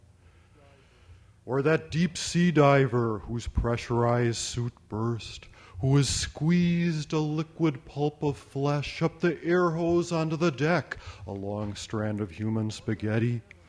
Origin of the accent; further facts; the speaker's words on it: Milwaukee, Wisconsin, United States; come here from my hometown of Milwaukee, Wisconsin.